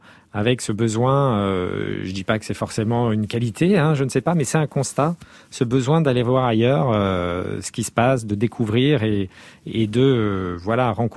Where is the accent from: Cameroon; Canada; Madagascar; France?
Cameroon; born there; Alors, moi, je suis né en Afrique, donc c'est vrai que c'est des paysages très différents. En Afrique équatoriale, au Cameroun